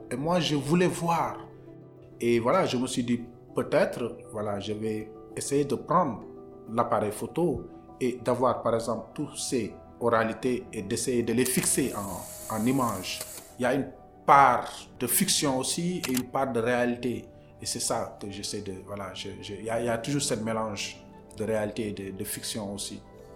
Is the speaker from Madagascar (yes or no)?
no; Saint-Louis, Senegal; now in Dakar, Senegal; Je suis né à Saint-Louis, j'ai grandi à Saint-Louis, voilà, et c'est après que je suis venu à Dakar pour faire les études.